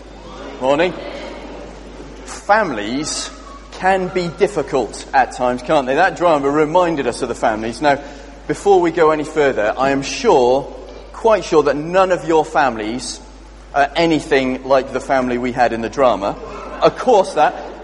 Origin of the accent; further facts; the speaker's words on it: Cardiff, Wales, United Kingdom; I grew up in Cardiff. I'm from Wales. It's still what I count as my home.